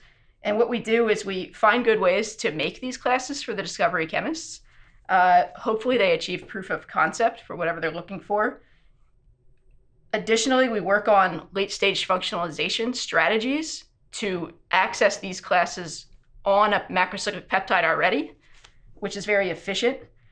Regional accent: New Jersey, United States; Sure. I'm from New Jersey, and I've been at Merck for about 5.5 years.

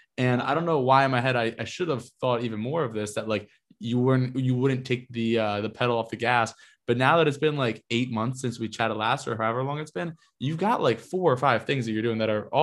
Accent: New Jersey, United States; I mean, I grew up in South Jersey, so like if you go down there, there's like some green stuff.

